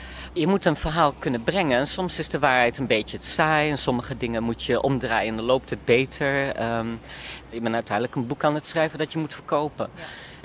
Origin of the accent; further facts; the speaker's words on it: Netherlands; wat we gewoon als Nederlander hebben